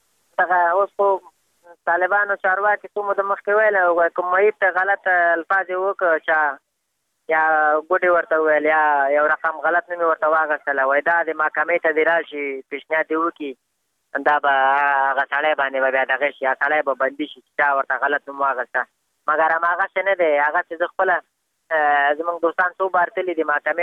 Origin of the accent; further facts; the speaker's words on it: Afghanistan; بس خو موږ هم د افغانستان بچیان یو، د افغانستان معلولین یو، پوه موږ باندې افغانستان ډېر ګران دی